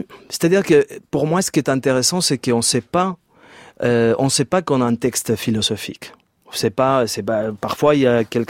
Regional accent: Spain; French is a second language; Oui, en Espagne, en fait, comme vous entendez par mon accent.

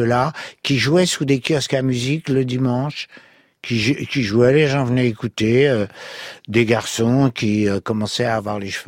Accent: France; je suis français

